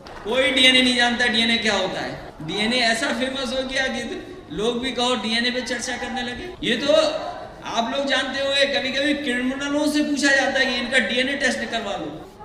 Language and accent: Hindi; Uttar Pradesh, India; मैं तो उत्तर प्रदेश से आया हूँ, मुझे नहीं पता